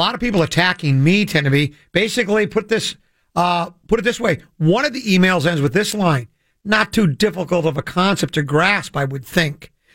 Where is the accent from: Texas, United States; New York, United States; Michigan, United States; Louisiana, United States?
Michigan, United States; Detroit; born there; I was born in Detroit. I was a Tigers fan.